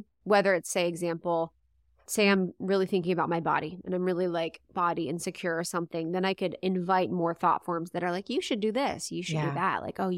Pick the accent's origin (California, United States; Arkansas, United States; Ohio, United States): Ohio, United States; I can think about growing up in Ohio. There's different thought forms available to people in Ohio than there is in LA.